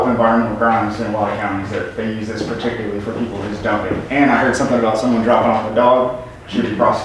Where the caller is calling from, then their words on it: Dallas, Texas, United States; I'm speaking from Dallas here